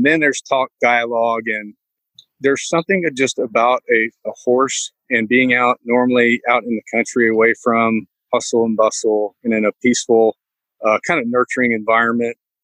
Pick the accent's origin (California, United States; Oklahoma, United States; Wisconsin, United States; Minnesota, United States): Oklahoma, United States; Mustang; I'm from Mustang, Oklahoma. I grew up with horses.